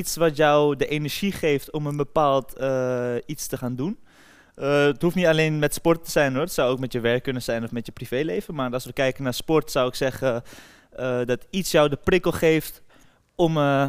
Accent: Amsterdam, North Holland, Netherlands; Ik ben 24 jaar oud en ik kom zelf uit Amsterdam

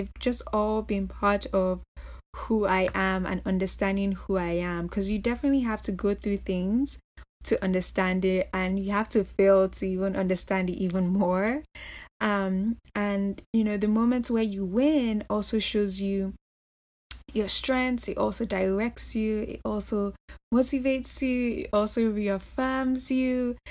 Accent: Nigeria; moved away; So I'm growing up in Nigeria and I'm just like, these are my goals. I didn't feel like I could achieve them in Nigeria. So I always had this mentality or this thinking that I am moving out.

